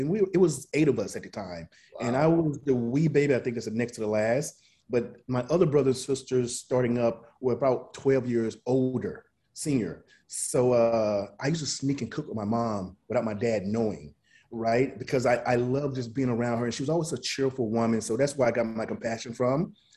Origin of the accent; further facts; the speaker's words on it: Columbus, Mississippi, United States; I didn't have a typical ordinary life growing up in Columbus, Mississippi, which is about this big.